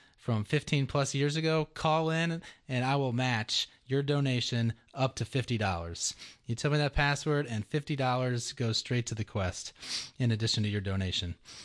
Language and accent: English; Georgia, United States; So I grew up here in Georgia and went to St. Pius High School.